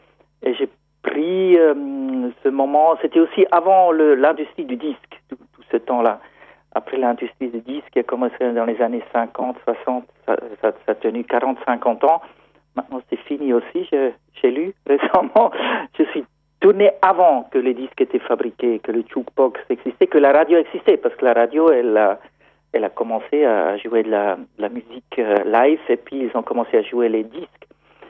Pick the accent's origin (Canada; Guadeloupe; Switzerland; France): Switzerland; Je suis suisse et j'ai grandi en Suisse.